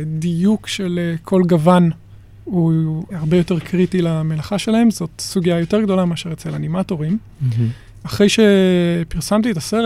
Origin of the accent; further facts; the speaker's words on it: Be'eri, Southern District, Israel; הקיבוץ הוא קיבוץ בערי, זה הקיבוץ שבו גדלתי.